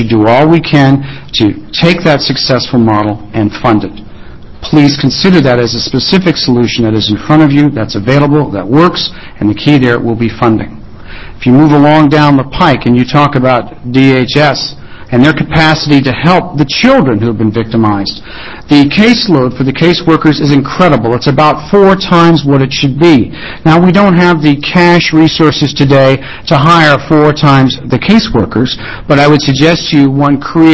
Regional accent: Salem, Oregon, United States; from Salem.

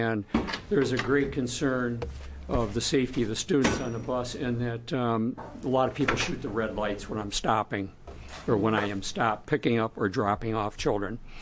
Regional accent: Mount Angel, Oregon, United States; from Mount Angel.

